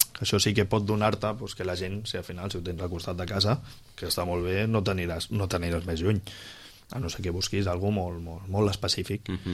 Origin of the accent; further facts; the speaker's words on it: Pineda de Mar, Catalonia, Spain; De fet, jo vinc de Pineda de Mar, que també era un lloc de costa